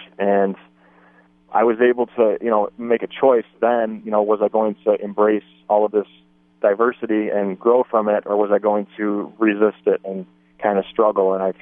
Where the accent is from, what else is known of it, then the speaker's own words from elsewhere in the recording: South Lyon, Michigan, United States; About 30 miles west of Detroit. Okay. Born and raised right in that area.